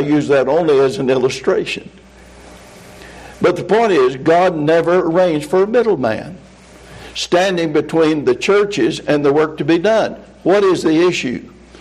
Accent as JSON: {"language": "English", "region": "Alabama", "country": "United States", "said": "But I'm from Alabama."}